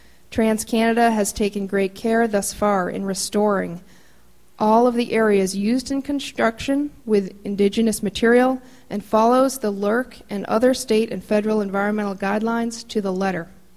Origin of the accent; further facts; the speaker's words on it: Maine, United States; I grew up on Sugarloaf. My husband and I are raising our son here, and my roots are deep in the area.